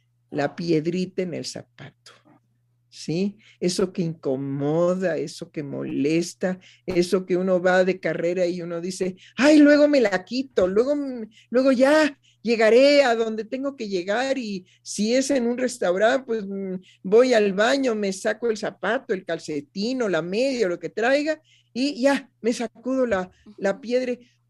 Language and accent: Spanish; Mexico; tenemos que hacernos como se dice en mi país, en México, de la vista gorda